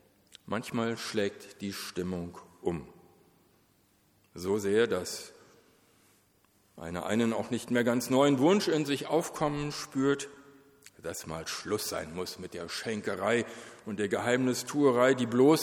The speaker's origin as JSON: {"language": "German", "region": "Berlin", "country": "Germany", "said": "Wir sind ja beide aus Berlin und ich mit biografisch bedingter großer Affinität zu Ost-Berlin ausgestattet."}